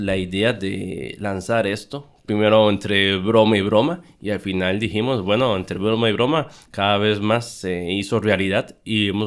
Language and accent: Spanish; Costa Rica; now in Nîmes, France; yo soy de Costa Rica. Uh-huh. Y hace 15 años que vivo en Francia y trabajo como profesor de español en Francia, en la ciudad de Nimes.